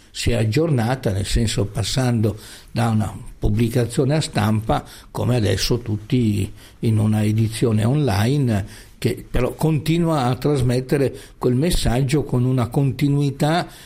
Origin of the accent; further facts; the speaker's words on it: Trieste, Friuli-Venezia Giulia, Italy; E su questo vengo proprio da Trieste